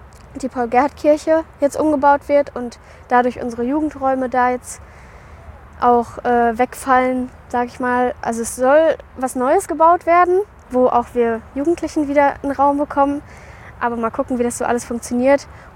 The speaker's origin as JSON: {"language": "German", "town": "Bottrop", "region": "North Rhine-Westphalia", "country": "Germany", "tie": "born or raised there", "said": "Ich bin ja in Bottrop aufgewachsen"}